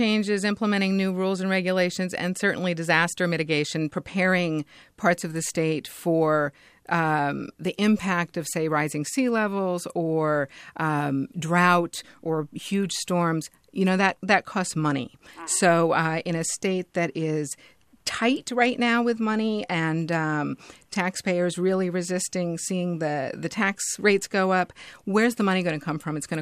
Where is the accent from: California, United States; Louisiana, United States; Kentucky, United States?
California, United States; it can be, as just a Californian, it can be frustrating because we're not an island.